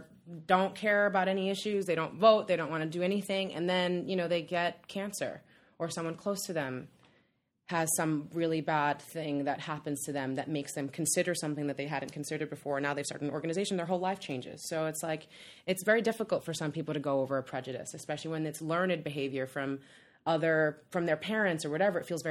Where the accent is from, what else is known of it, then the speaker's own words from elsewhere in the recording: New York, United States; I'm a New Yorker, maybe.